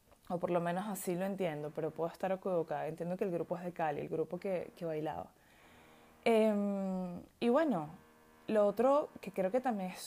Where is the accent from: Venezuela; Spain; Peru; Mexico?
Venezuela; porque soy venezolana, porque crecí con su música en español